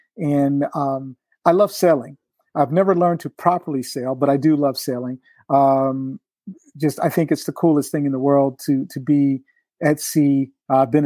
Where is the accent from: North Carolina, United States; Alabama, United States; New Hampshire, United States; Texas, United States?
North Carolina, United States; And even though I'm from North Carolina and spices, you know, the spice was salt and pepper.